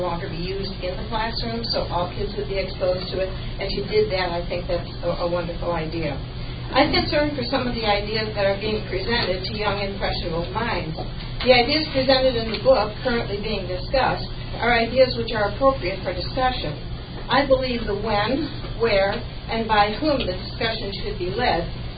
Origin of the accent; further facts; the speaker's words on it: West Chicago, Illinois, United States; I am not from Glen Ellyn. I am from the West Chicago Winfield area